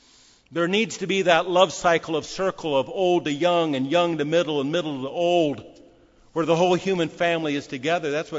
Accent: San Diego, California, United States; like I did growing up in San Diego back in 1959.

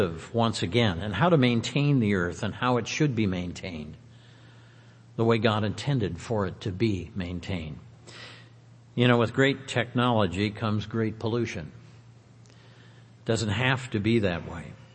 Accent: Detroit, Michigan, United States; born there; also born or lived in Los Angeles / Denver / Chicago / New York; I realize that I've lived in Los Angeles, I've lived in Denver, I've lived in Chicago, excuse me, I was born in Detroit, and I've lived in New York.

